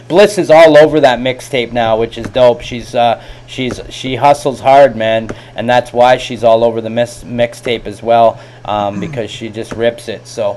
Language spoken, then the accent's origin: English; Peterborough, Ontario, Canada; I'm from Peterborough, Ontario.